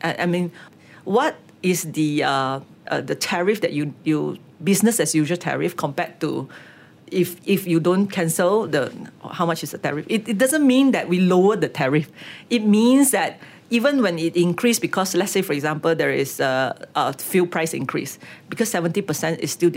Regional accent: Malaysia; as a Malaysian

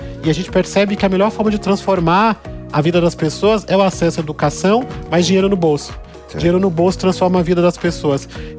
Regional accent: São Paulo, Brazil; eu nasci e sou da favela de Paraisópolis, filho de uma mulher surda muda

